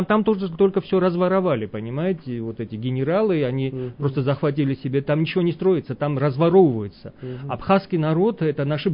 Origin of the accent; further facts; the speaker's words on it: Georgia; мы все грузины, такой народ певучий